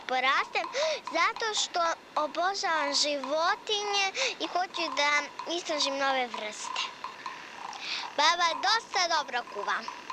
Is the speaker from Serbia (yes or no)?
no; Banja Vrućica, Republika Srpska, Bosnia & Herzegovina; Ja sam iz Banja Vruć i … Živim sa mamom i babom. Imam 6 godina.